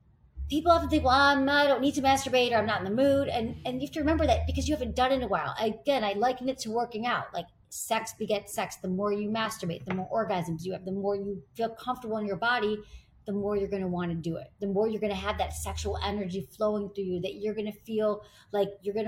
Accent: Michigan, United States; And I didn't like grow up on in the middle of nowhere. Like I grew up in Michigan. We had like television.

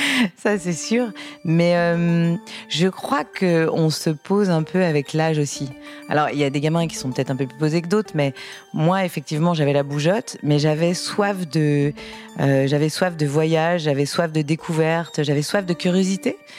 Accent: Lyon, Auvergne-Rhône-Alpes, France; je suis lyonnaise déjà

